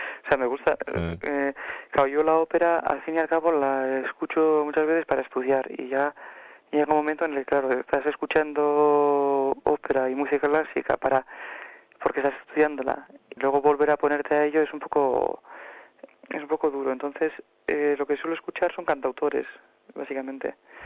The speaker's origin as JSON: {"language": "Spanish", "town": "Bilbao", "region": "Basque Country", "country": "Spain", "tie": "born or raised there", "said": "Hombre, pues claro, al final estaría en casa, ¿no? Aparte de que, claro, yo soy"}